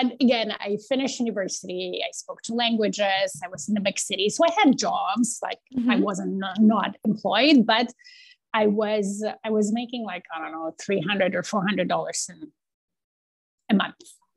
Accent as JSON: {"language": "English", "country": "Poland", "tie": "born or raised there", "said": "I was born and raised in Poland. Probably I'm the last generation that sort of remembers a bit of communist regime. I was 11 when it collapsed"}